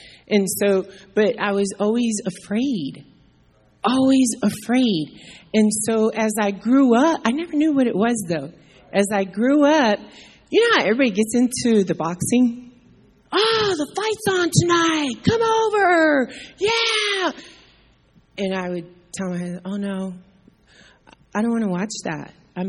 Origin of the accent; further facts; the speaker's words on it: Gary, Indiana, United States; I'm from Gary, Indiana, so that should say it all.